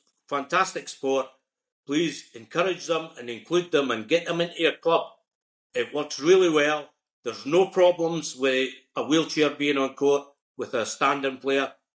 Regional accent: Scotland, United Kingdom; accent: Scottish; but with my Scottish accent, I hope it wasn't too broad a Scottish accent that people couldn't understand what I'm trying to say.

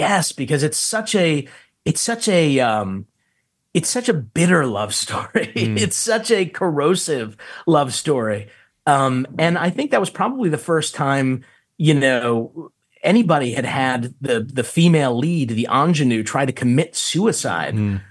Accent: Hollywood, California, United States; Because I'm from Hollywood.

